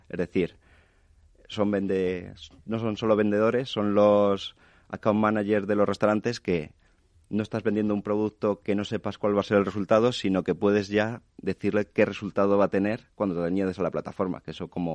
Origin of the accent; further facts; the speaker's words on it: Patones, Community of Madrid, Spain; He puesto el ejemplo, aunque haga ahí publicidad de mi pueblo